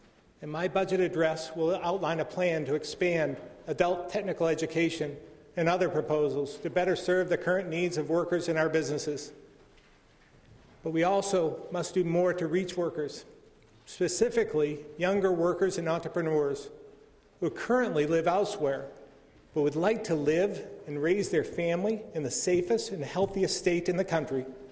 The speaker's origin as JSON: {"language": "English", "town": "Barrie", "region": "Ontario", "country": "Canada", "tie": "born or raised there", "said": "I grew up in Barrie. I'm proud of my hometown"}